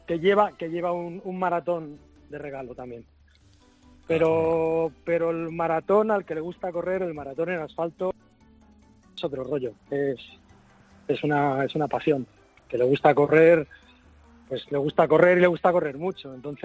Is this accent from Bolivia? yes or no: no; Granada, Andalusia, Spain; Yo soy maratoniano y maritoñano, porque soy de Granada.